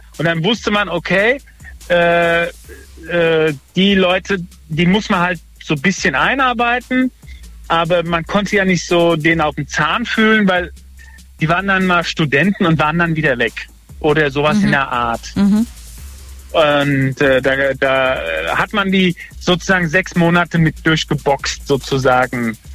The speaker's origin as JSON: {"language": "German", "region": "Rhineland-Palatinate", "country": "Germany", "said": "also ich bin aus Pillegeheck, an der Mosel."}